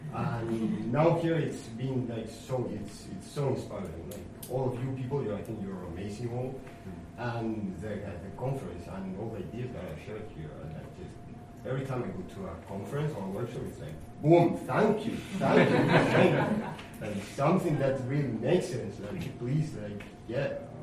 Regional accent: Spain; now in Tigre, Argentina; I'm from Spain also

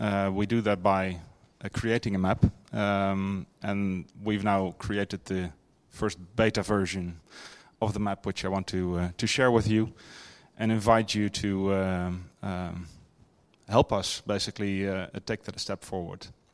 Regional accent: Netherlands; I'm from the Netherlands

